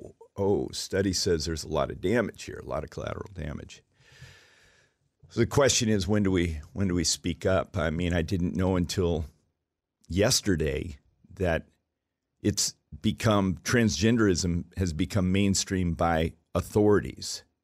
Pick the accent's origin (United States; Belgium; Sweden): Sweden; moved away; France, Sweden, my home country.